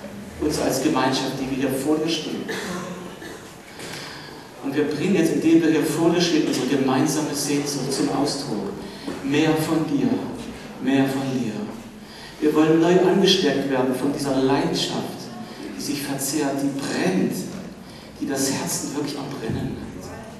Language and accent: German; Chemnitz, Saxony, Germany; ein Traum ist es, für uns als Chemnitzer